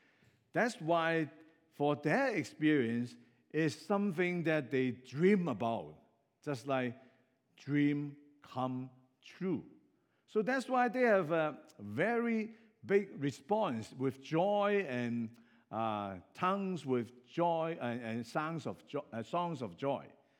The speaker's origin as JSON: {"language": "English", "country": "Hong Kong", "lives_now": "Canada", "said": "I'm an immigrant from Hong Kong. So-called my own country is not Canada, but now I know my country is Canada, or maybe I have two countries, right? One from Hong Kong and one from"}